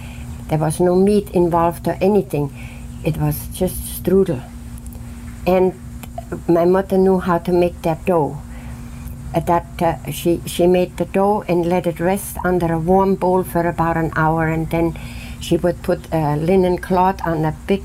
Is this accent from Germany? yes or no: yes; Munich, Bavaria, Germany; moved away as an adult; now in United States; I was born in Munich, Germany. I went to school in Munich